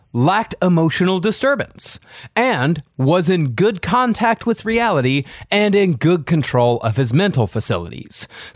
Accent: Rochester, Texas, United States; And I'm from Rochester, Texas.

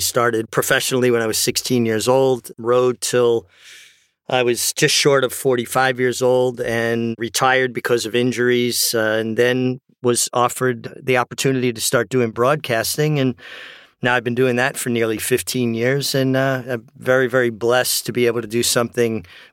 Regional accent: Brooklyn, New York, United States; Growing up in Brooklyn, New York, I didn't really have access to horses per se.

